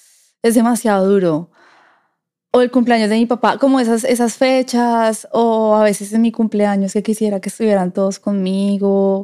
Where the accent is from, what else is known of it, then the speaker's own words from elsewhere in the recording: Colombia; yo soy 100% orgullosamente colombiana, latina. Vamos a decir que soy de Colombia